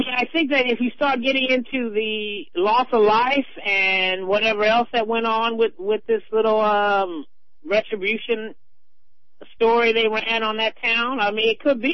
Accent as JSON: {"language": "English", "region": "California", "country": "United States", "said": "You know, I was so upset that I hate that, you know, I'm from California, but I hate San Francisco."}